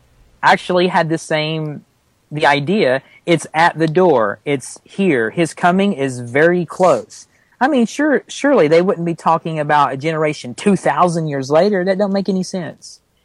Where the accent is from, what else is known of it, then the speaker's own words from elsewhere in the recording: the South, United States; accent: Southern; I get picked on because of my Southern accent, but I don't think it's as strong as some of the other peoples around here.